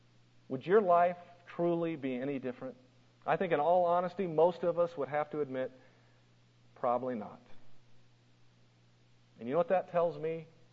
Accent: Colorado, United States; now in Missouri, United States; You know, growing up in Colorado, I actually had less water in Colorado than we do here in Missouri, which isn't a lot.

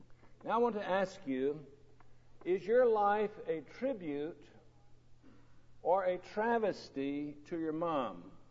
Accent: Mississippi, United States; Now, down south where I was raised in Mississippi, on Mother's Day, everybody wears a rose on their dress or on their lapel on Mother's Day.

